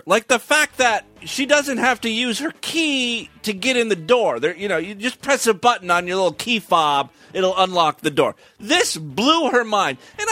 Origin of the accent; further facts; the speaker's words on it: Ashtabula, Ohio, United States; now in Columbus, United States; This past weekend, I was up in the shithole that is known as Ashtabula, my hometown. It's about 3 hours northeast of Columbus.